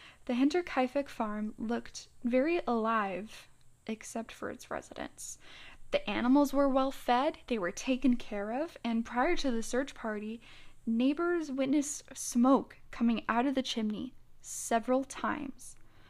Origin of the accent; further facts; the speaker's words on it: United States; but I grew up in America.